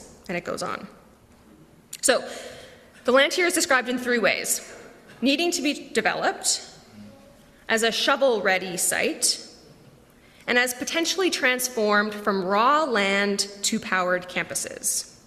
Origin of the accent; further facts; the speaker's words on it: Manitoba, Canada; now in Winnipeg, Canada; I'm from Manitoba, and I grew up on a farm about an hour south of Winnipeg.